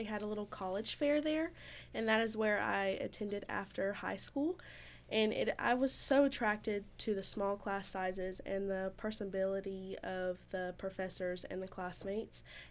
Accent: Stockbridge, Georgia, United States; I am born and raised in Stockbridge, Georgia.

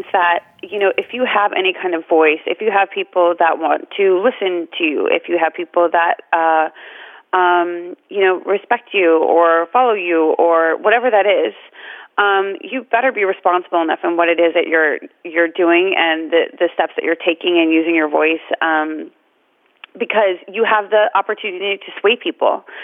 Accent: Omaha, Nebraska, United States; I come from a very conservative Republican family. I grew up in Omaha, Nebraska.

